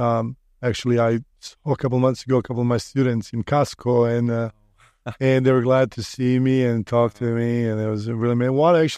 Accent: Serbia; every time when I say I'm from Serbia, people will say, oh, you're from Siberia, Russia, I know.

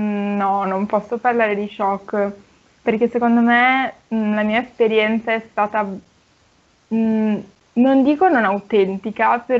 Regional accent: Reggio Emilia, Emilia-Romagna, Italy; io sono di Reggio Emilia, quindi vabbè, che fosse Emilia si sapeva, è piccola città vicino a Bologna

